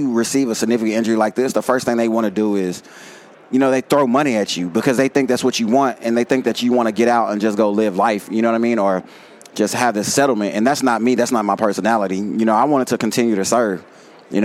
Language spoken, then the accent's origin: English; Dallas, Texas, United States; From Dallas, Texas.